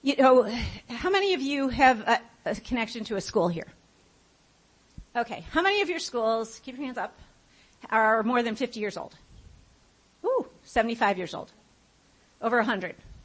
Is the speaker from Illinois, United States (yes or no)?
yes; Chicago, Illinois, United States; I'm from Chicago, and we have a big finance community in Chicago.